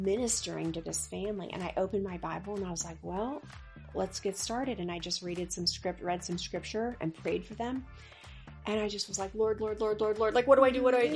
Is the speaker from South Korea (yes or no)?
no; Chicago, Illinois, United States; And I was raised in the Chicago area, and it was a crazy, chaotic world.